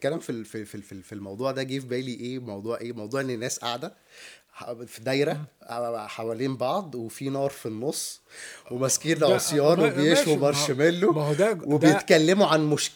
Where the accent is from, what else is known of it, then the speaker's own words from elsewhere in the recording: Egypt; احنا عندنا في مصر في بقالنا فترة